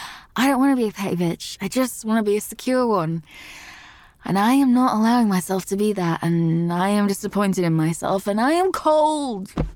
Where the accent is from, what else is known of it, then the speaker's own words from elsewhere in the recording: Yorkshire and the Humber, United Kingdom; I sound like I was born in Yorkshire. I am from Yorkshire.